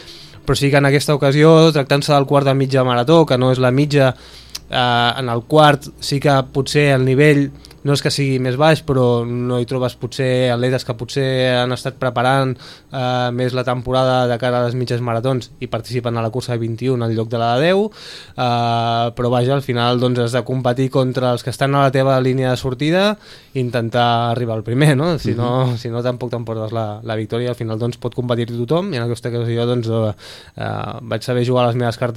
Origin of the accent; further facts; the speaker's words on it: Sitges, Catalonia, Spain; gaudint de poder guanyar a Sitges, que al final és el meu poble